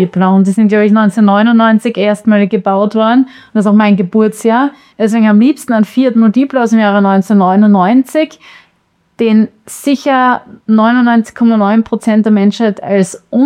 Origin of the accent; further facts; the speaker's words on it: Austria; ist es eben bei uns in Österreich, also beim Papa zu Hause, abgeholt worden.